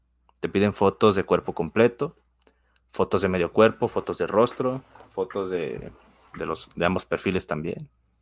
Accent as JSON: {"language": "Spanish", "town": "Guadalajara", "region": "Jalisco", "country": "Mexico", "said": "tengo 31 años. Soy de Guadalajara, Jalisco, México."}